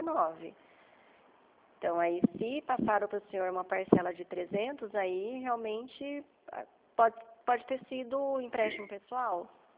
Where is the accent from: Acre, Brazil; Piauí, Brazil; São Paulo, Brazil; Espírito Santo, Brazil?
São Paulo, Brazil; Isso, eu sou do estado de São Paulo.